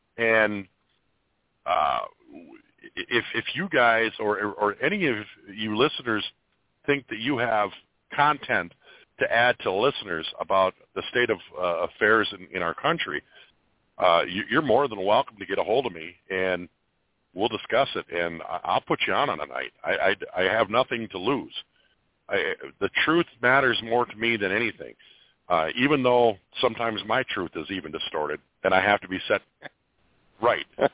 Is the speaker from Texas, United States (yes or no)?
no; Minnesota, United States; I'm from Southwest Minnesota, and it's nice to have.